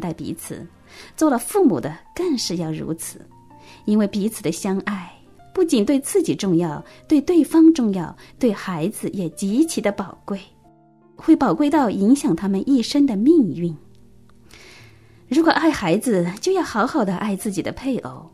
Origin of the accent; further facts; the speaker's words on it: China; 我们中国人说差之毫厘谬以千里